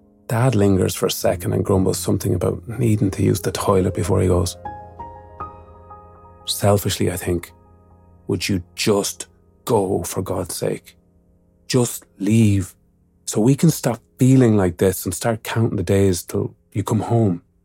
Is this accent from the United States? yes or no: no; Mullingar, Leinster, Ireland; in my hometown of Mullingar